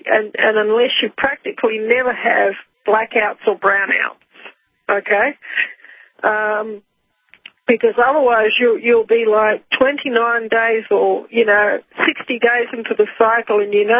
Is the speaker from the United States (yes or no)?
no; Rotorua, Bay of Plenty, New Zealand; and I grew up in Rotorua in New Zealand